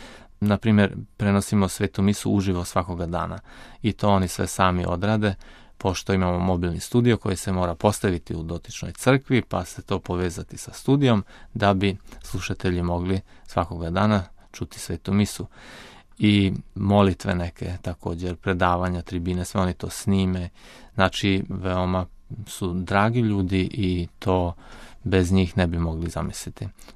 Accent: Subotica, Vojvodina, Serbia; dolazim iz Subotice. Tamo sam trajni đakon i radim u radiopostaji Radio Marija Subotica.

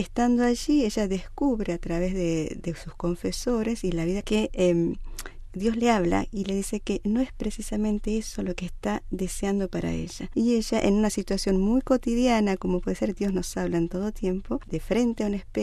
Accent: Argentina; Yo soy de América Latina, específicamente de Argentina.

